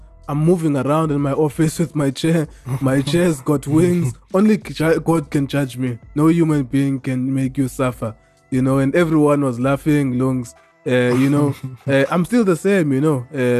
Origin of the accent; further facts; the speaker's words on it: Lesotho; born there; I was born in Lesotho. I've seen people walk barefoot in snow.